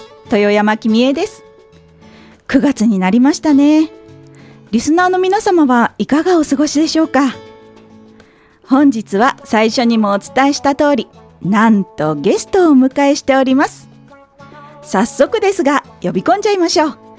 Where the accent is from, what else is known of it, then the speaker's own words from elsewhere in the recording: Chiba, Japan; 千葉県山武地域を中心とした地域の情報を、千葉県生まれ、千葉県育ちの私が、いろんな切り口から紹介していきます。